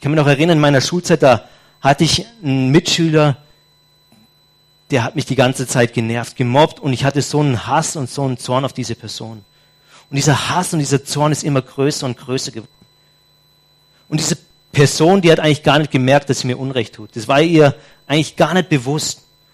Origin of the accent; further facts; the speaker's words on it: Papua New Guinea; Wir sind ja als Missionarsfamilie in Papua-Neuguinea aufgewachsen